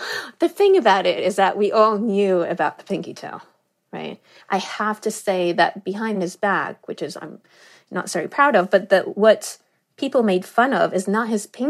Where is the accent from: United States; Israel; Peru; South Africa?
Israel; Southern District; I grew up in the Negev Desert in Israel. It's very hot.